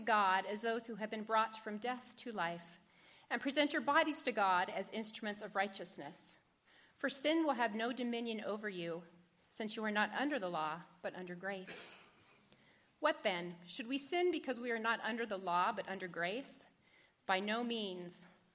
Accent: Garrison, North Dakota, United States; Well, I grew up in Garrison, North Dakota, doing push-ups most of my life.

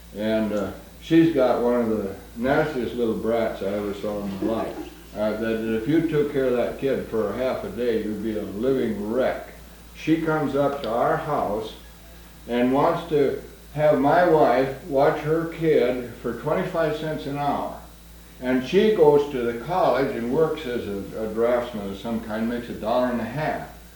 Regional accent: Pullman, Washington, United States; and understand, I'm from Pullman. All our people we know work on the faculty, essentially, or work for the university.

